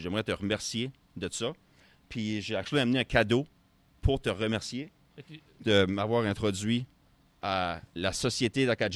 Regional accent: Petit-Rocher, New Brunswick, Canada; Puis nous autres, comme moi, je venais de Petit Rocher

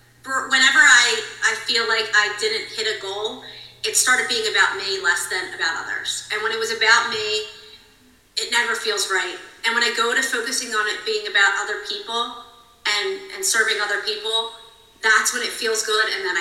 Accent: Philadelphia, Pennsylvania, United States; we're different from Midwest people, us Philly people, so us East Coast people.

